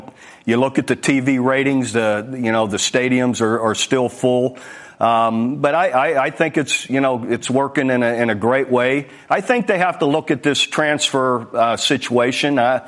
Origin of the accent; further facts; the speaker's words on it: Youngstown, Ohio, United States; also born or lived in Iowa; growing up in Youngstown, Ohio, a steel mill town, going through my experiences of playing at Iowa and then all my coaching experiences